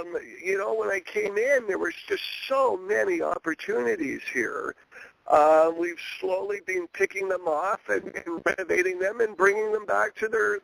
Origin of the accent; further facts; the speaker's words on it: Canada; and of course being Canadian and having played a lot of hockey.